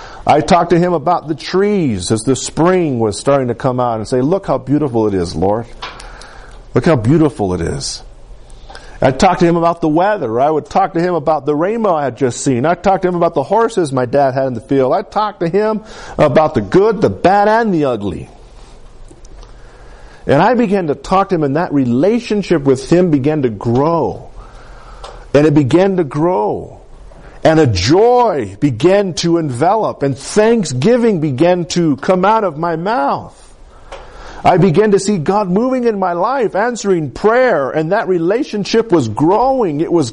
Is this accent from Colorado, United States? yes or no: yes; Colorado, United States; I'd never left the valley. I was a Valleyonian, just like most of you. Born and raised in Capulene, Colorado.